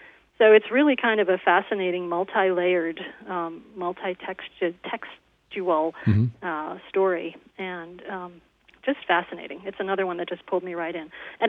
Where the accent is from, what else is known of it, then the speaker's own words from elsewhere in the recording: New York, United States; also born or lived in South Florida; You know that I grew up in New York, but I also lived in South Florida for 25 years before I came to California.